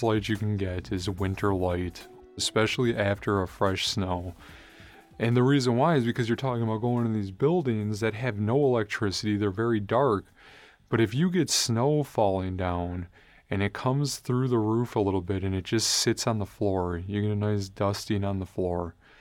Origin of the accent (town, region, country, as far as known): Milwaukee, Wisconsin, United States; born or raised there